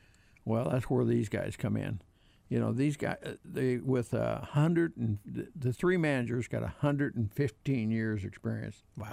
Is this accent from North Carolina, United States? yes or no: no; Missouri, United States; I'm from Missouri. You're going to have to show me.